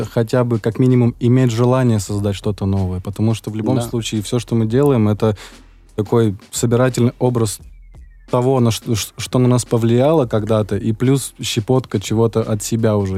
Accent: Sevastopol, Crimea, Ukraine; Из Севастополя.

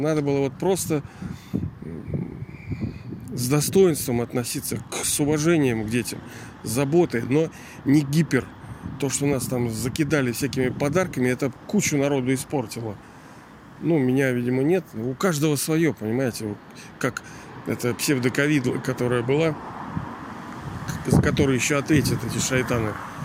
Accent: Saint Petersburg, Russia; born there; хотя я сам родился, живу в Ленинграде

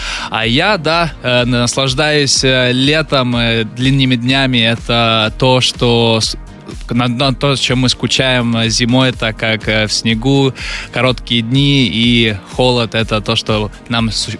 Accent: Novosibirsk, Novosibirsk Oblast, Russia; но я родом из Новосибирска, там снега у нас полно и возможность была кататься круглый день

